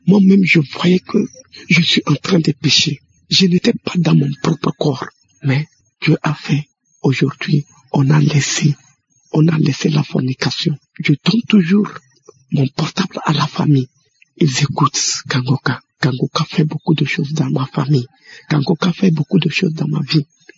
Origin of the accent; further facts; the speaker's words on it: Togo; Je suis un Togolais vivant au Togo.